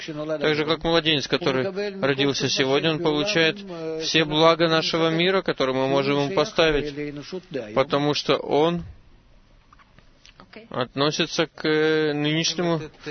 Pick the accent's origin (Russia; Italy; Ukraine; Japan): Japan; Я из Японии.